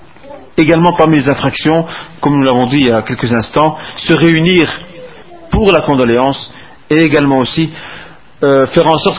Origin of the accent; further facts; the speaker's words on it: Morocco; Donc on se réunit, ce qu'on connaît chez nous au Maroc, et ailleurs, ce qu'on appelle le tolba